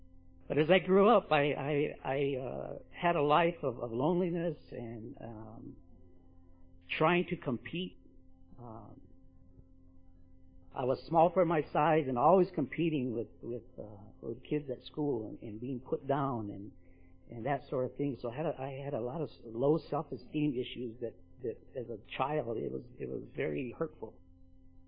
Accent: Isleta, New Mexico, United States; I grew up in Isleta, I was born in 49 and grew up in the 50s and early 60s in my childhood on the reservation in Isleta.

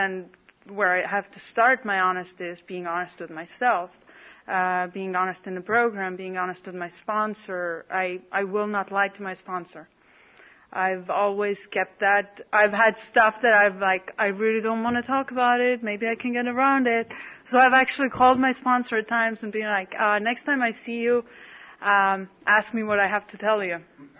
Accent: Estonia; also born or lived in San Francisco; now in San Diego, United States; And I'm not really from San Francisco. I lived in San Francisco for 6.5 years. Now I'm from San Diego. Before that, I was from Estonia.

